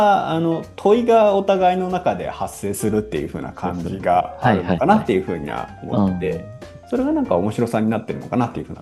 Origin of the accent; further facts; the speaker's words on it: Kobe, Hyogo, Japan; 地元が神戸なんですけれども、神戸で開催される総合芸術祭の、事務局に入って、